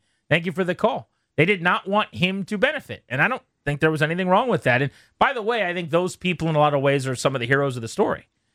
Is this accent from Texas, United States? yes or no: no; King George, Virginia, United States; now I was from King George, so I had to get on a metro and go up to the games or whatever